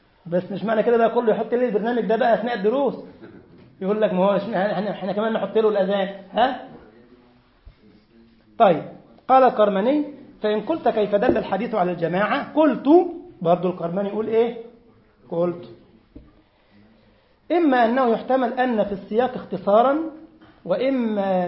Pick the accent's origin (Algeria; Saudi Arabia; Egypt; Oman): Egypt; فالمهم جه عندنا في مصر كان عنده محاضره